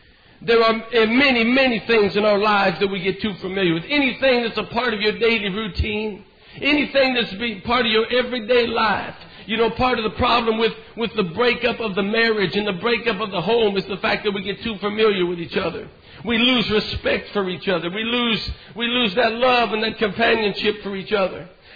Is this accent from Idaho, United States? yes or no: yes; Idaho, United States; We're from Idaho, and we only been full-time in the ministry for a little over a year.